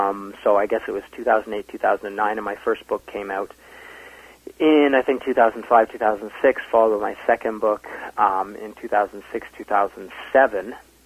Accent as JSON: {"language": "English", "town": "St. Catharines", "region": "Ontario", "country": "Canada", "tie": "born or raised there", "also_born_or_lived": "Toronto / Ottawa / Calgary", "said": "my father was a banker, so we ended up moving around quite a bit, Ottawa, Calgary, and then, but I did spend sort of what I would consider my formative years, my teenage years, and somewhat beyond in St. Catharines."}